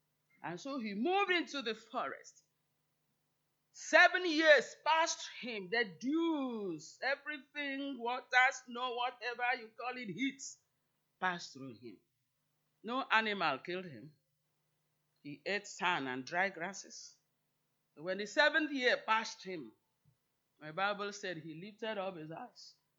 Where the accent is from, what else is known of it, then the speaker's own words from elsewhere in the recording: Nigeria; whether I'm from Nigeria, Africa